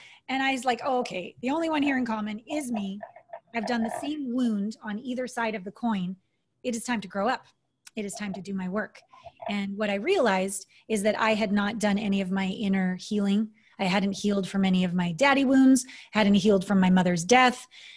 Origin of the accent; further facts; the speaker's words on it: Canada; And I'm Canadian.